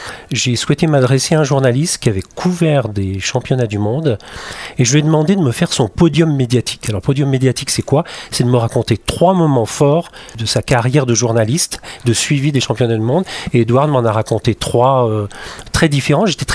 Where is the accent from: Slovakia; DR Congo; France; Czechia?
France; Montagny, Auvergne-Rhône-Alpes; je suis né à Moutier, originaire d'un petit village qui est Montagny, qui se trouve en face des studios de Radio Courchevel.